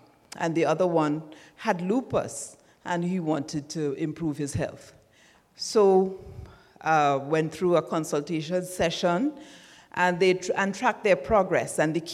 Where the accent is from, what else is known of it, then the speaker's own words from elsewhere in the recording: Jamaica; from Jamaica, nutritionist and health and wellness coordinator.